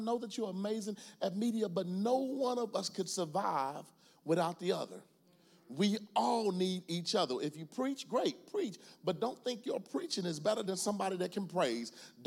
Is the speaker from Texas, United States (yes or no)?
yes; Dallas, Texas, United States; I grew up in Pleasant Grove and Oak Cliff.